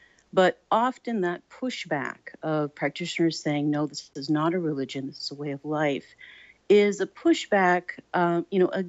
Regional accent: Minnesota, United States; So although I was born and raised in the Midwest, in Minnesota.

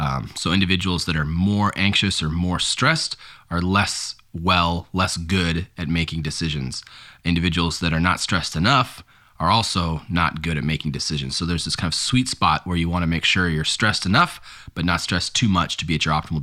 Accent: Alaska, United States; It's growing up in Alaska, there's not a lot of people, and so you're friendly to everybody.

